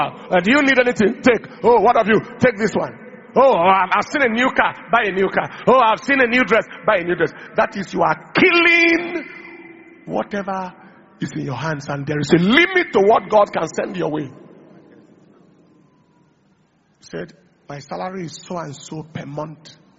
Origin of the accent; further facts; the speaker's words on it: Nigeria; that as a Nigerian, if my world is waiting for me, I must mark this world.